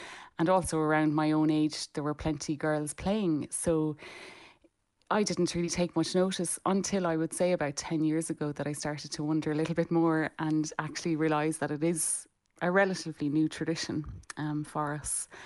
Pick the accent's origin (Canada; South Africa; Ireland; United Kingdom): Ireland; Dingle, Munster; I grew up in Dingle